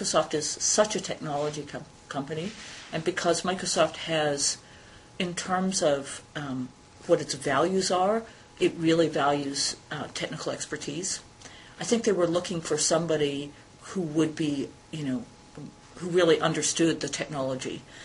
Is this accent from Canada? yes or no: yes; Canada; First of all, I'm Canadian. I like most Canadians, I went to my local university. I was living in Edmonton, Alberta, and I went to the University of Alberta